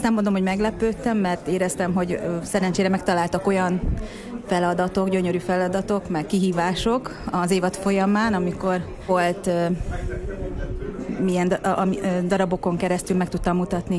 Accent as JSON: {"language": "Hungarian", "town": "Kecskemét", "region": "Bács-Kiskun", "country": "Hungary", "tie": "born or raised there", "lives_now": "Miskolc, Hungary", "said": "én Kecskemétre való vagyok. Tehát ott születtem, ott végeztem a középiskolát, de aztán fölkerültem ide Miskolcra a főiskolára"}